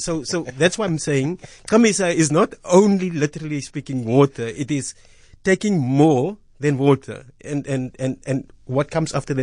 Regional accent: Paarl, Western Cape, South Africa; So Madiba was released from my hometown in Paul

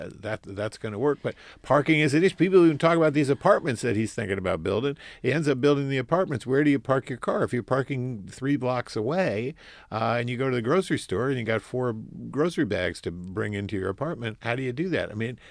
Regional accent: Boston, Massachusetts, United States; moved away as an adult; I mean, I've been here 42 years, but I came from Boston, and I didn't have a car.

